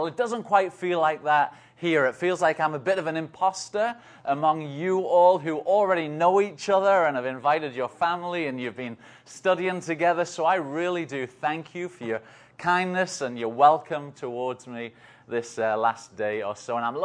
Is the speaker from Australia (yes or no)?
no; North East England, United Kingdom; I'm from England. I'm from the very north of England. Cape and Ray is on the west coast, and I'm from the northeast coast, right just south of the Scottish border, where we don't speak like this.